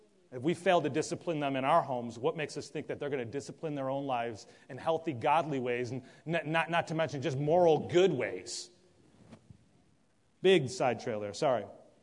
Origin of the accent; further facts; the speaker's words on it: Buffalo, New York, United States; Don't worry, I'm from Buffalo. She ain't around here.